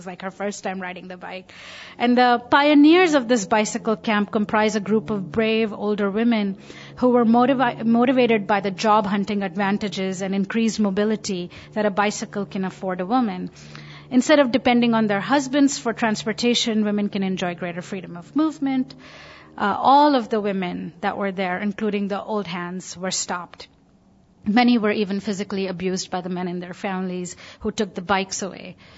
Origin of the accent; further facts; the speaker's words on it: Rajasthan, India; English is a second language; So let me take you back to my home state of Rajasthan. This is the place most deeply rooted in my history and my own growth as a person.